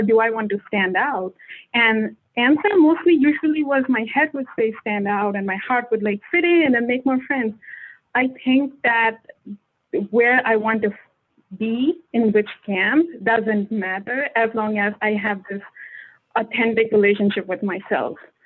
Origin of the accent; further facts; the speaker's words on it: India; English is a second language; moved away as an adult; now in North America; You know, I come from India. I moved to North America 5 years ago.